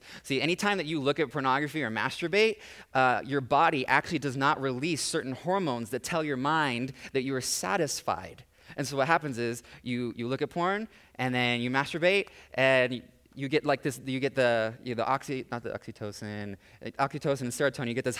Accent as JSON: {"language": "English", "region": "Kansas", "country": "United States", "tie": "born or raised there", "said": "I lived in the country growing up in Kansas, and the grass like gets this tall."}